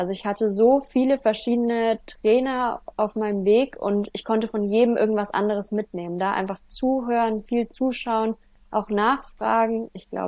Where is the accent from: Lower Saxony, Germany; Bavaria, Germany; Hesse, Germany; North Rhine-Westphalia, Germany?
Bavaria, Germany; Heideck; ich komme aus Heideck